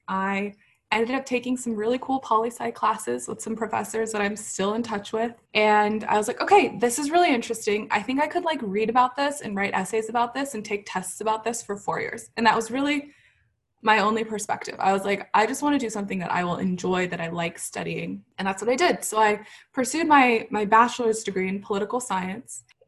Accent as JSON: {"language": "English", "town": "Dallas", "region": "Texas", "country": "United States", "tie": "born or raised there", "said": "I am a brown girl who's born and raised in Dallas, Texas. Came up through UTD, went to law school at UChicago"}